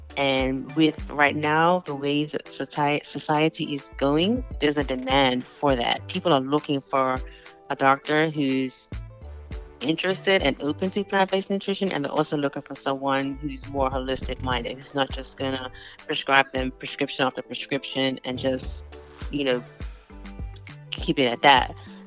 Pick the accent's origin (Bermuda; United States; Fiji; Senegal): Bermuda; I'm originally from Bermuda, and as part of our culture or the way that our family lived was predominantly vegetarian.